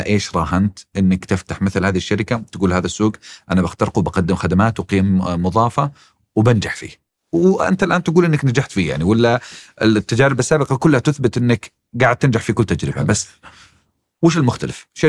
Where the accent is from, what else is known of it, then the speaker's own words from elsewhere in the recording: Saudi Arabia; فيه 140 ايجنسي عندنا بالسعودية.